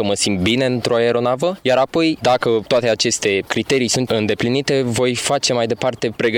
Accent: Botoșani, Botoșani County, Romania; am 19 ani, sunt din Botoșani

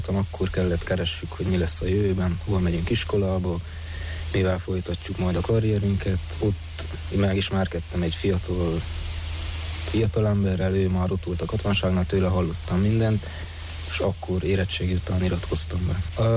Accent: Szentegyháza, Harghita, Romania; Szentegyházáról vagyok, Hargita megye.

